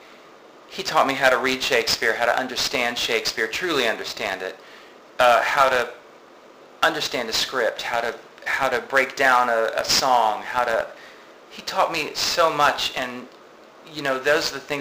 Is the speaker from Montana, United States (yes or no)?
no; Tampa, Florida, United States; I'm from Tampa, so Tampa's not a small town, but it's not a big town.